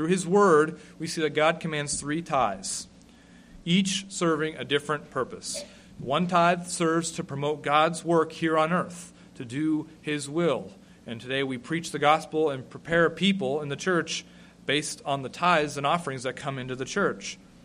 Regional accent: North Dakota, United States; I'm from North Dakota. There's a lot of open space out there.

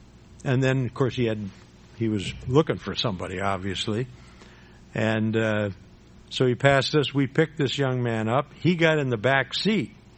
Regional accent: Chicago, Illinois, United States; Well, when I grew up driving in Chicago, going to church there, you learn to drive through these narrow residential streets.

